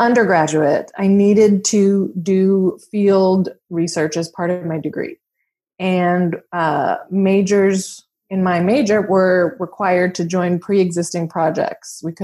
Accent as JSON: {"language": "English", "region": "Washington", "country": "United States", "tie": "born or raised there", "said": "I'm an American. I grew up in Washington State. I am a person of a mixed race background"}